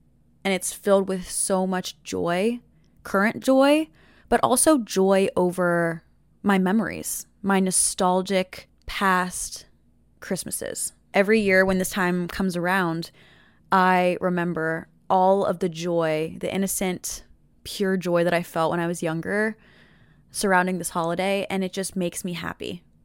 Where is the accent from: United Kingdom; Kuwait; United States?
United States; Pennsylvania; I'm from Pennsylvania, so it's cold and we would always get snow.